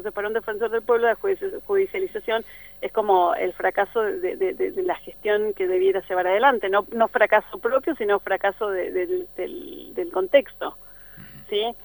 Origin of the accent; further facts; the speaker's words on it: Bariloche, Río Negro, Argentina; yo soy de Bariloche